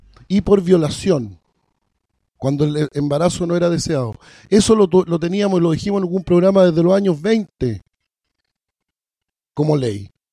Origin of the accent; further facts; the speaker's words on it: Temuco, Araucanía, Chile; also born or lived in Villarrica; Yo soy de Temuco y de Villarrica.